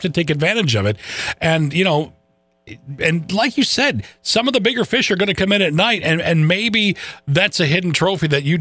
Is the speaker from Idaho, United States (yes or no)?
no; Michigan, United States; I'm like, I'm from Michigan. I know that sound.